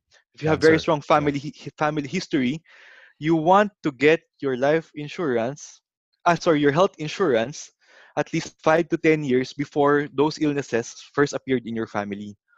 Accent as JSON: {"language": "English", "country": "Philippines", "said": "that's a modification already since I'm Filipino. I was born matipid, no? So I was born thrifty."}